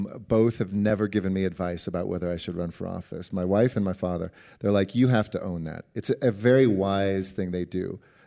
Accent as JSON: {"language": "English", "town": "Los Angeles", "region": "California", "country": "United States", "tie": "born or raised there", "said": "You know, I grew up obviously in Los Angeles in solidly middle class family."}